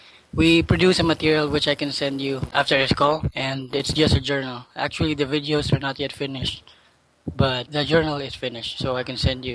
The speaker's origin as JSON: {"language": "English", "town": "Davao", "region": "Davao Region", "country": "Philippines", "said": "We're all from Davao"}